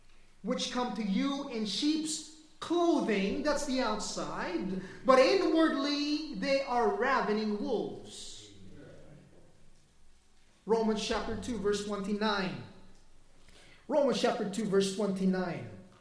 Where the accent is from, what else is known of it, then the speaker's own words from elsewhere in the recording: Philippines; because after all, I am a Filipino.